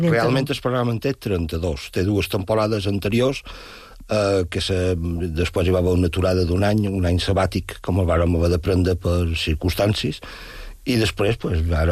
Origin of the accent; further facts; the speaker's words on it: Palma, Balearic Islands, Spain; born there; jo som nascut a Palma, la meva família és a Palma